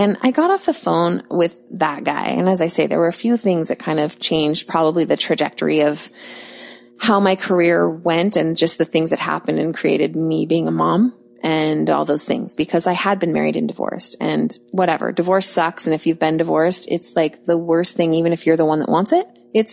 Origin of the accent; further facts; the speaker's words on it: Bellevue, Washington, United States; My local waters were like South America, even though I'm from Bellevue